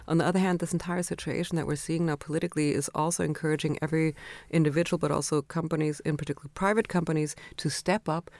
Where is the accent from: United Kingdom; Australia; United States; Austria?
Austria; growing up in Austria in the 70s, you know, Eastern Europe felt so close. Communism felt so close. I remember when Austria joined the EU, that was just so amazing. It was so enabling for Austria.